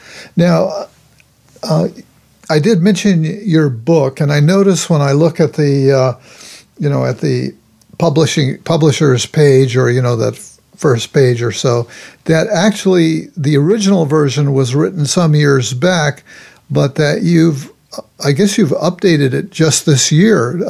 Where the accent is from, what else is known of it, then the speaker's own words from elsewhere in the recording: Los Angeles, California, United States; I grew up in Los Angeles, when you say Southern California.